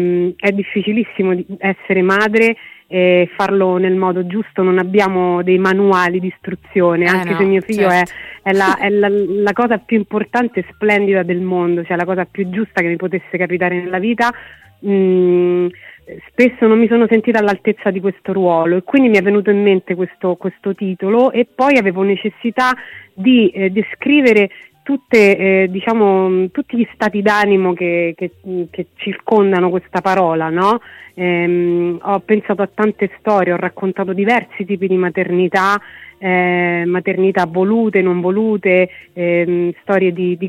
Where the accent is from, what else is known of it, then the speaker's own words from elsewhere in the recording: Velletri, Lazio, Italy; qui del mio paese, di Velletri, nella mia città